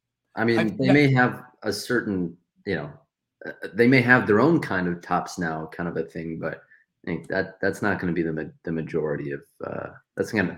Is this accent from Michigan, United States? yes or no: yes; Detroit, Michigan, United States; And I'm from the Detroit area, 40, 45 minutes outside of Detroit.